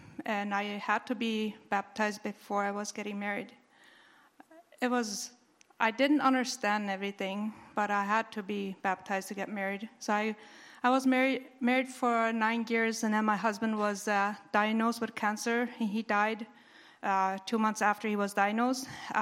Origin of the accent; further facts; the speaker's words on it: Mexico; moved away; I was born in Mexico and raised in Mexico many years ago.